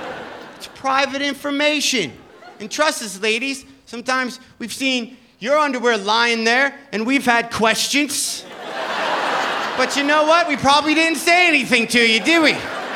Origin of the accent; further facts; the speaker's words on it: Detroit, Michigan, United States; Found for sale in my hometown of Detroit.